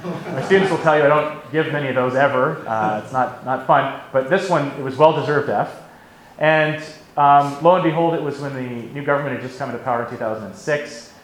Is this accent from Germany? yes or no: no; Calgary, Alberta, Canada; I grew up in Calgary.